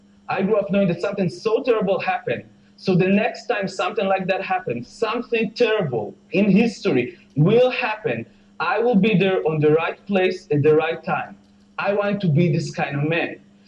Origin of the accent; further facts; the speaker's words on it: Jerusalem, Jerusalem District, Israel; English is a second language; I'm 28 years old. I'm from Jerusalem, born and raised in Jerusalem. I'm in actually seventh generation in Jerusalem.